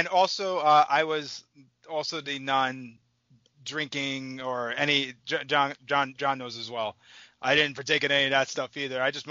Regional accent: Staten Island, New York, United States; I grew up on Staten Island, so that is a I could go on all day about how strange it is Staten Island to the rest of the city.

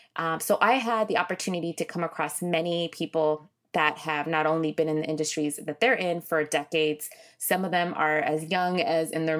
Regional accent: Inglewood, California, United States; also born or lived in Long Beach; growing up through the LA riots, growing up in Inglewood, growing up in Long Beach, growing up in pretty much, I've lived in every city. And I also lived out of the country. I'm an immigrant as well.

